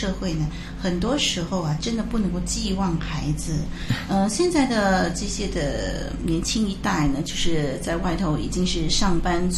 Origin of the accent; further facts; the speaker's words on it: China; 那我想呢，我们中国人呢，就是有这么一句话，就是养儿防老啊